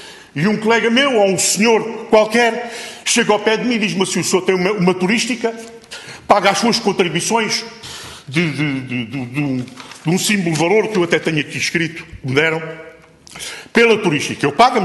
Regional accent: Barreiro, Setúbal, Portugal; Eu sou do Barreiro. Vem para a minha terra, formou ali família, trabalha ali na minha terra.

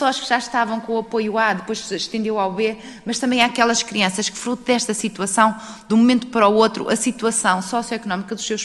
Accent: Viana do Castelo, Norte, Portugal; Eu falo da minha região, sou da região de Viana do Castelo

